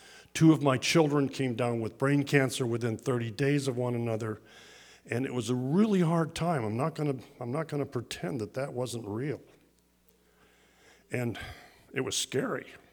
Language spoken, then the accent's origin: English; Ireland; I'm an Irishman and I love to tell stories.